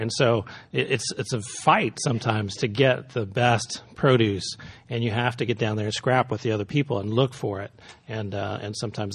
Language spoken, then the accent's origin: English; Midwest, United States; now in San Francisco, United States; For me, I came from the Midwest.